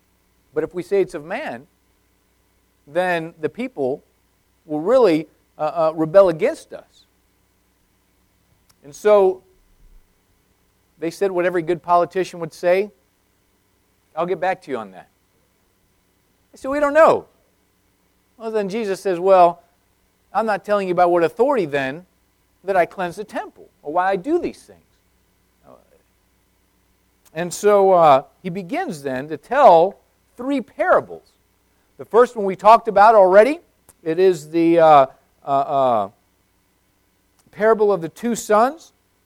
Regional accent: Arizona, United States; Even growing up in Arizona, I had learned how to plant corn.

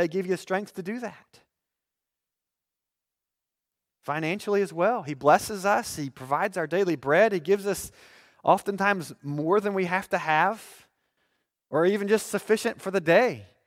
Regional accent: United States; I'm an American, and I think there should be borders.

